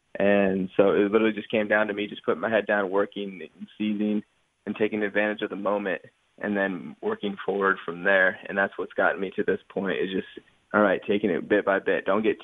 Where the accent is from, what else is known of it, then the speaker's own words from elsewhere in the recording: Eaton, Colorado, United States; So I grew up in Colorado, and I went to a small farm town for high school called Eaton, Colorado.